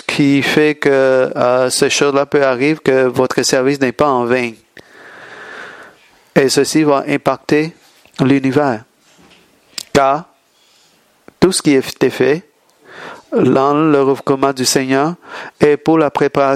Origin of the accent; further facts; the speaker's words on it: San Diego, California, United States; French is a second language; Je viens de San Diego. J'ai des shorts. Ici, c'est peut-être un peu plus froid.